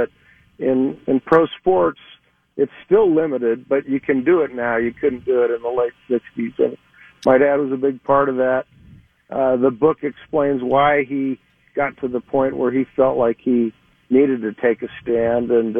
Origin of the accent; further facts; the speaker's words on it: Canada; born there; But I was born in Canada. We have a lot of friends there.